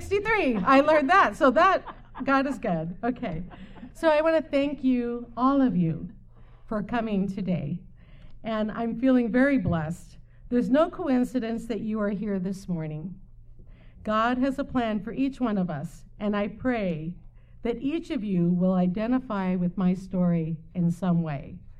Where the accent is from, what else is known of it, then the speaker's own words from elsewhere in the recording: San Diego, California, United States; I'm from San Diego, and you'll hear about that in my story.